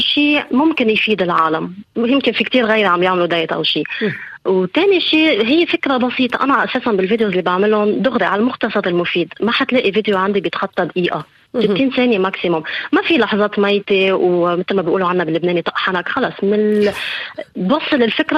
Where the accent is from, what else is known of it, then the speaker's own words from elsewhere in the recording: Lebanon; مثلا إذا بدنا نروح مثلا نحن لبنانية